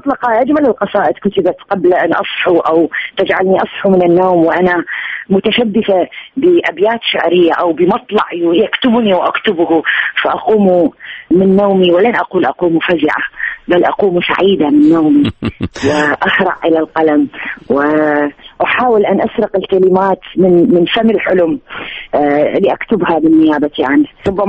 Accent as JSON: {"language": "Arabic", "country": "Iraq", "moved": "yes", "said": "بعد ما طلعت من العراق."}